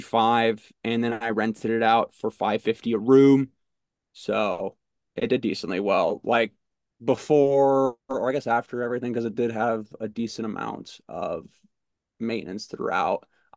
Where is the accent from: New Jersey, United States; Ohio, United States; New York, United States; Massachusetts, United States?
New Jersey, United States; I grew up in New Jersey. I served in the Navy for 6 years out of Virginia Beach